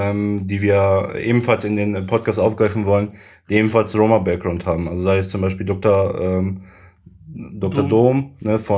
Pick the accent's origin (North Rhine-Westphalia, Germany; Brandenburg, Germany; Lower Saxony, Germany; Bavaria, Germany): Lower Saxony, Germany; Göttingen; ich bin ein Göttinger, ich komme aus Göttingen und das ist meine Heimat so.